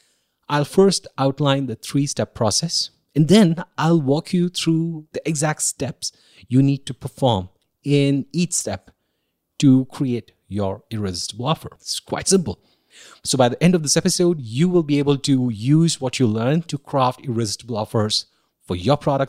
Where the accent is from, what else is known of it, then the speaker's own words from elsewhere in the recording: India; Growing up in India, I always had uncles and aunts visiting from the States.